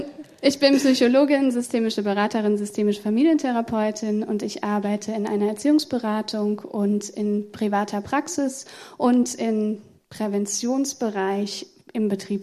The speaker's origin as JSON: {"language": "German", "town": "Sindlingen", "region": "Hesse", "country": "Germany", "tie": "born or raised there", "said": "ich bin in Sindlingen aufgewachsen. Da war ich in der katholischen Gemeinde, weil meinen Eltern die besser gefallen hat damals. Mein Vater katholisch, meine Mutter evangelisch."}